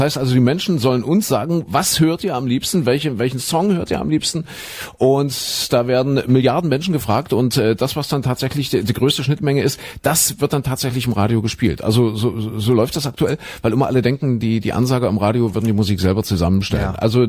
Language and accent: German; East Germany, Germany; ich bin ja in der DDR groß geworden als Kind noch. Also war ja noch DDR, ausgehende DDR.